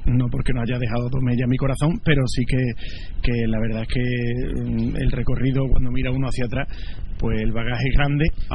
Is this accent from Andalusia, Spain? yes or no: yes; Bornos, Andalusia, Spain; now in Jerez, Spain; El primer pregón que yo di fue en el año 2000, la Semana Santa de mi pueblo, de Bornos.